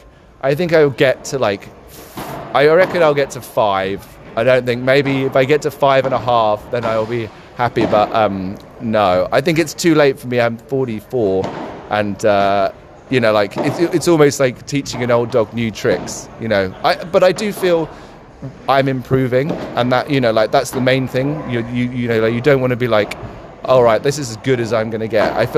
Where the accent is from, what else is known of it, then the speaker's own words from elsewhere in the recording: East of England, United Kingdom; I grew up just outside London, just by Stansted Airport, if anyone's flown in that way. It's about 30 miles from here.